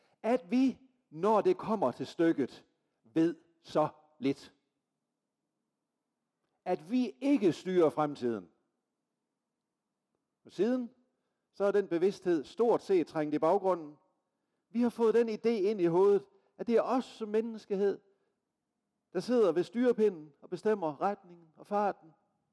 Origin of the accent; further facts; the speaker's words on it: Central Denmark Region, Denmark; min barndoms missionshus hjemme i Vestjylland